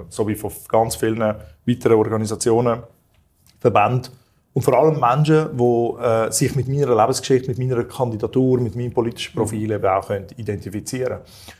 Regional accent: Altstätten, St. Gallen, Switzerland; aus unserer Vierzimmerwohnung ausziehen, wo ich aufgewachsen bin in Altstädten

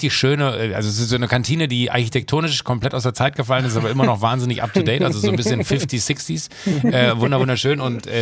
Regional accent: Rhineland, Germany; passiert mir auch manchmal als Rheinländer.

